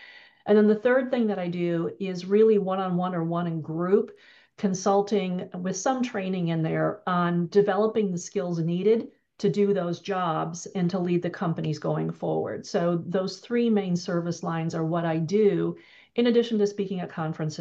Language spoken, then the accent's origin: English; Wisconsin, United States; when I grew up in Wisconsin, a small farming town in South Central Wisconsin